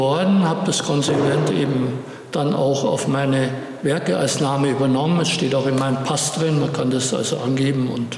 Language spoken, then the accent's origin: German; Bavaria, Germany; meine Heimat ist eben auch, das zweite Standbein ist eben auch Bayern, die Oberpfalz, wo ich aus einem kleinen Dorf stamme.